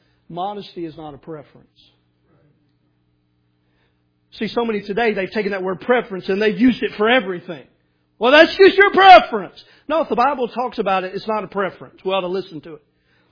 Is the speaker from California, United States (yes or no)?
no; Tennessee, United States; but growing up in Middle Tennessee, we had a lot of these churches in our area, and they're called Church of Christ.